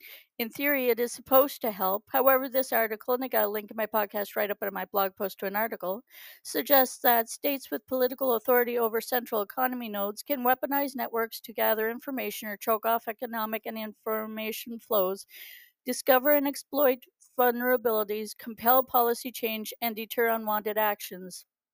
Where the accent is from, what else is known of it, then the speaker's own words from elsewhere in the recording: Canada; this week I look at some current changes in the political sphere in my home country of Canada.